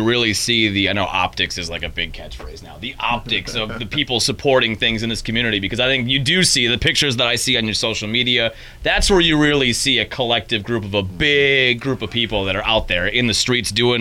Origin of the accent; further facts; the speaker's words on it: Sheboygan, Wisconsin, United States; because I was born and raised in Sheboygan